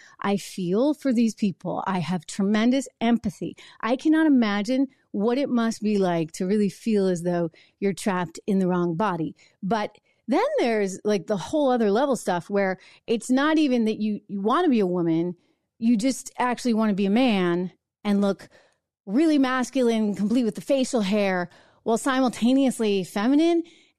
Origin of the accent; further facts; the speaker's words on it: New Hampshire, United States; none other than New Hampshire, my home state. You're talking to a former Miss New Hampshire right now